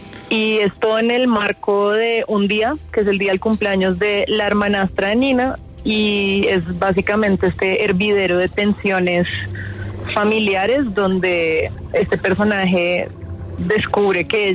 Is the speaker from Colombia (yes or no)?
yes; Colombia; que compartamos esto todos como colombianos allá.